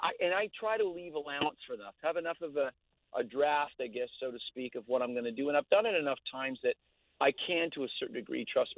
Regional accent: Canada; now in Savannah, United States; I'm originally from Canada. I still have a little cabin up there that I where I can fish and stuff like that, but I'm living in Savannah, Georgia.

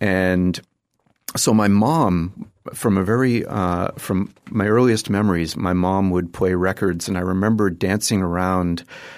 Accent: Massachusetts, United States; I grew up in Massachusetts, just outside of Boston. And that's where my dad's from. My mom's from Brooklyn originally.

